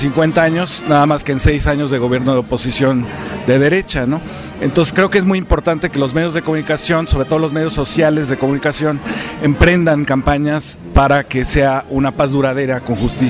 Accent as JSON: {"language": "Spanish", "country": "Mexico", "said": "en el caso del país de donde yo vengo, de México"}